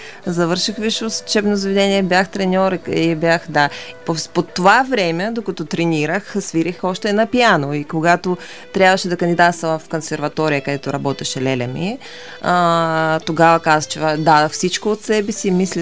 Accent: Russia; Bulgarian is a second language; now in Bulgaria; Аз съм от Русия.

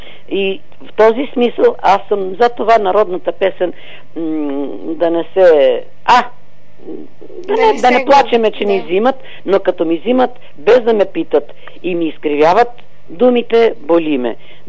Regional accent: Kastoria, Western Macedonia, Greece; а ние сме от Костур

